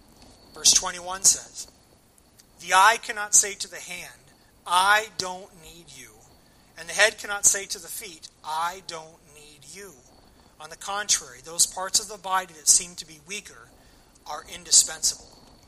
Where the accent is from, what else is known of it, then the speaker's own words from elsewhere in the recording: Spokane, Washington, United States; And so my youth group growing up in Spokane, we went ice blocking.